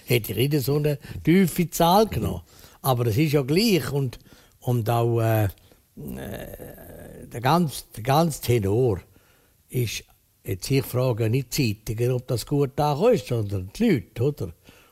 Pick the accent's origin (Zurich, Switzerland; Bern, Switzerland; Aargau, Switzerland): Bern, Switzerland; ich bin ja Berner von Haus auf, ich bin ja Bürger von Schattenhalb, oder?